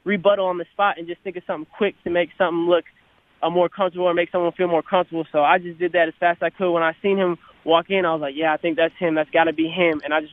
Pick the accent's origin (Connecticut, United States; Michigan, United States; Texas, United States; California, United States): Michigan, United States; Like, we grew up in Michigan with my dad, and he would take me down to Detroit